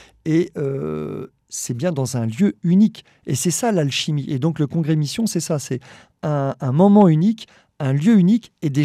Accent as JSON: {"language": "French", "town": "Paris", "region": "Île-de-France", "country": "France", "said": "pour nous, beaucoup, on est des Parisiens, hein, on n'est pas forcément méchants."}